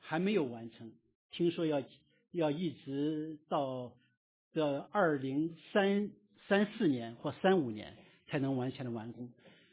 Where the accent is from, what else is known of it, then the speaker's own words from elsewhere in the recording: China; 我觉得只有中国人可能给它起这样一个名字。为什么？因为我们中国人这个烂尾工程太多了，对不对？